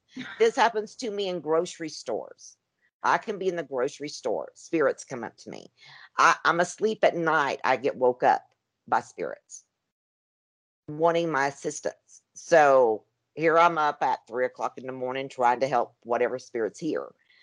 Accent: Tennessee, United States; I was raised in Tennessee.

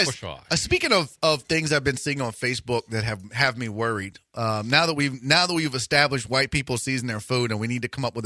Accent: New Orleans, Louisiana, United States; Yeah, I'm from New Orleans.

